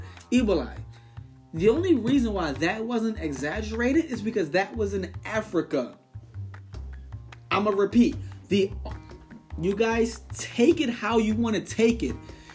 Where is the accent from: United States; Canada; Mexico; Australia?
Mexico; I'm from Mexico. My family back in Mexico are all over the place.